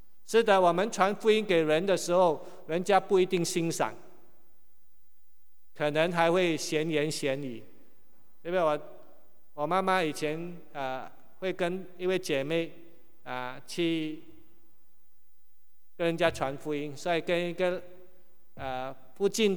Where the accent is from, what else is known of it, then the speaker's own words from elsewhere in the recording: Singapore; born there; 刚才已经说了，我是新加坡出生的啊